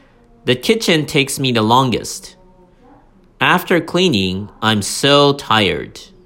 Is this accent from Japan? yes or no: yes; Kyushu, Japan; I have to go back to my hometown, which is in Kyushu.